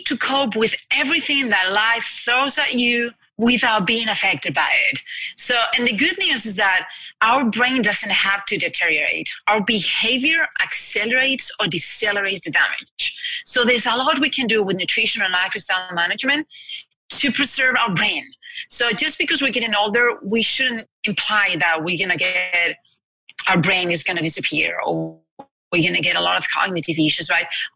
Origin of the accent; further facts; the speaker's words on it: Spain; I'm from Spain. I grew up in Spain and my family business was sport clubs and sport camps.